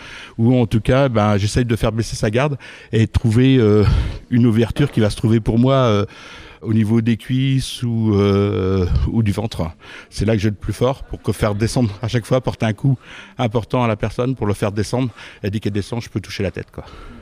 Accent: Normandy, France; je viens de Normandie.

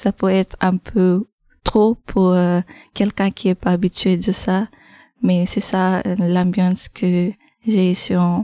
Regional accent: Kenya; French is a second language; now in Laval, France; Je viens du Kenya. Il est en Afrique de l'Est.

